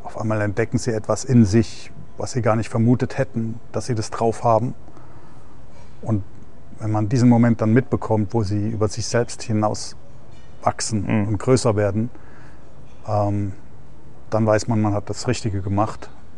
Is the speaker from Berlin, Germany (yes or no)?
no; Heidelberg, Baden-Württemberg, Germany; ich komme aus Heidelberg, wir sind behütet, Mittelschicht, schöne Stadt.